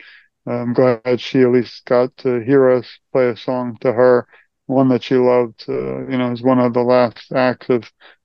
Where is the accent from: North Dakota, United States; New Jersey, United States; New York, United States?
New York, United States; Growing up in New York, we had really nothing